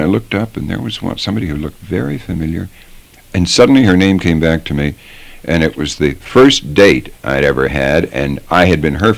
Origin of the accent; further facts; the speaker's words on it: Halifax, Nova Scotia, Canada; now in New York, United States; It was very provincial and limited, and it was a place I very much wanted to get out of.